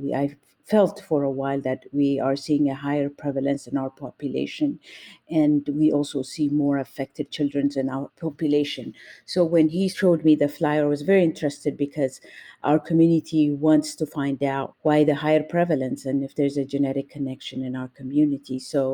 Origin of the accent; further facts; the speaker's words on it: Ethiopia; now in Irving, United States; I'm originally from Ethiopia. I live in Irving, Texas.